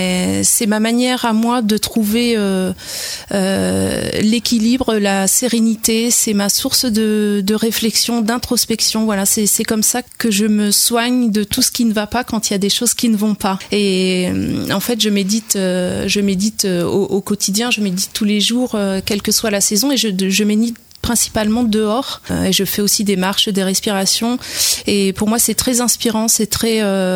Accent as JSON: {"language": "French", "region": "Pays de la Loire", "country": "France", "tie": "born or raised there", "said": "Je suis native de la Sarthe, mais j'étais à côté d'une autre forêt. J'ai grandi à côté de la forêt de Persaigne. Et puis donc après, j'ai fait une partie de ma vie ailleurs, dans plein de départements. Et en 2016, donc quand j'ai décidé de m'installer, je suis revenue dans la Sarthe."}